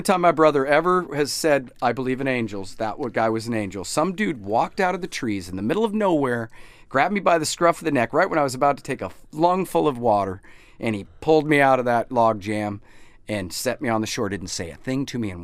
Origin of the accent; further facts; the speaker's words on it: Anchorage, Alaska, United States; I grew up in Anchorage